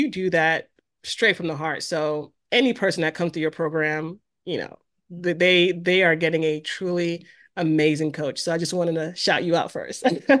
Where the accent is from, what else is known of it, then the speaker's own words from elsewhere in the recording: New York, United States; accent: New York; Like my accent was just so strong, and they couldn't really understand my New York accent.